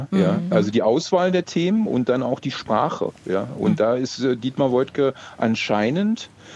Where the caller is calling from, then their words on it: Wolfenbüttel, Lower Saxony, Germany; ich rufe aus Wolfenbüttel an. Ich bin ein Ossi, ich bin in den Westen gegangen.